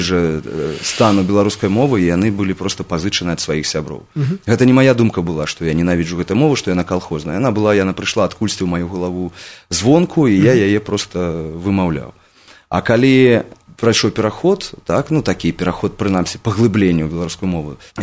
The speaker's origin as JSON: {"language": "Belarusian", "town": "Gomel", "region": "Gomel Region", "country": "Belarus", "tie": "born or raised there", "said": "я быў звычайны, я нарадзіўся ў Гомелі."}